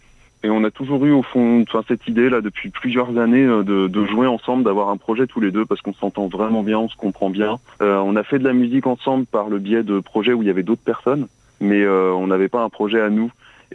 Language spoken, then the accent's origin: French; Centre-Val de Loire, France; On va dire que Chloé et moi, on vient du Berry.